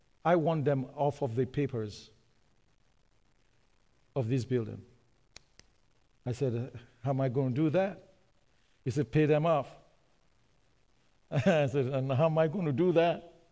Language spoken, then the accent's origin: English; Nigeria; now in Canada; yeah, we're Canadians. I've lived here. I'm more Canadian than I'm Nigerian now. But I'm still Nigerian.